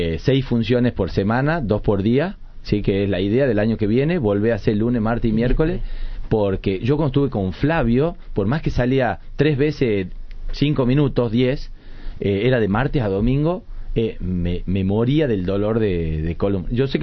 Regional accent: Tucumán, Argentina; born there; se van a Tucumán y yo nazco ahí porque mi papá, mi mamá, mi papá era sanjuanino, mi mamá sanjuanina

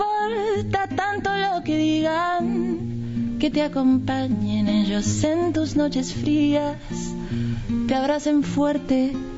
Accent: Córdoba, Argentina; now in Mexico; En Córdoba capital, crecí en Argüello y ahora vivo en México.

